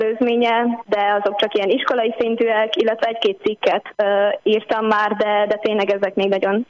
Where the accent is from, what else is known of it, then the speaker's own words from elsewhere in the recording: Budapest, Hungary; Budapestről érkeztem.